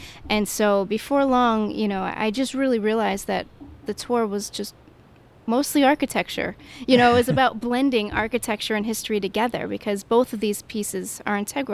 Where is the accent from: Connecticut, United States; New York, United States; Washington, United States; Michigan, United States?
Connecticut, United States; moved away as an adult; now in New Orleans, United States; Well, I grew up in Connecticut, and it was very cold there. And at some point, I decided I had enough of winter, and I wanted to check out something different. And so I came to New Orleans.